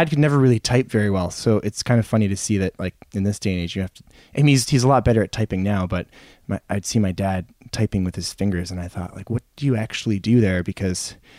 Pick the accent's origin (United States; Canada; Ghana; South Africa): Canada; Toronto, Ontario; born there; also born or lived in North Vancouver / London, Ontario / Hamilton / Calgary; I was born in Toronto, but I didn't live here until 10 years ago.